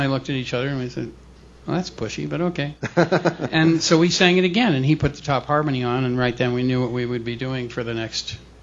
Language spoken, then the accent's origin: English; California, United States; I'm a California kid off the beach